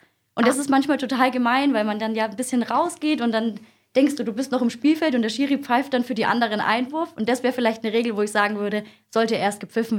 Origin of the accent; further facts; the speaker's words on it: Fürth, Bavaria, Germany; ich bin 26 Jahre alt, ich komme aus Fürth